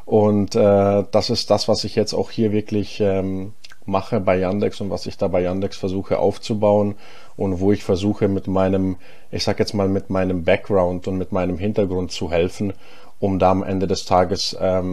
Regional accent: Ingolstadt, Bavaria, Germany; ich komme ursprünglich aus Ingolstadt. Das heißt, im tiefsten Oberbayern bin ich da aufgewachsen, in einer Industriestadt, die eigentlich nur bekannt ist für die Automobilfirma Audi. Und ich persönlich bin aber in Nordrhein-Westfalen geboren, in Unna.

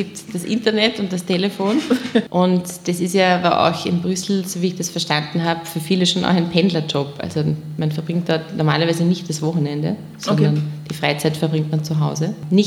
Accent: Nenzing, Vorarlberg, Austria; Wir sind zwar im Land aufgewachsen und sagen wir es mal so, in Nenzing in Österreich, in Vorarlberg, da ist alles irgendwie sehr ordentlich. Meistens alle katholisch

